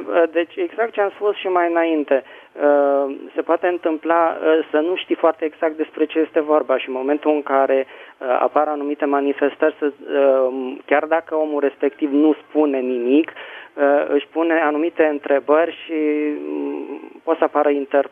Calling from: Bucharest, Romania; vă sunt din București.

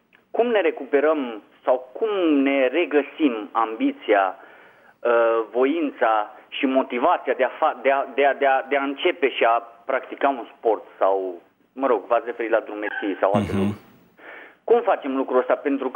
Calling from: Germany; vă sunt din Germania.

